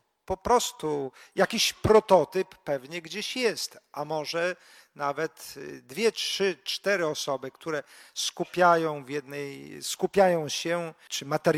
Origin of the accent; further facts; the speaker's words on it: Białystok, Podlaskie Voivodeship, Poland; Ja jestem białostoczaninem i dlatego Sandomierz znałem raczej z wycieczek szkolnych.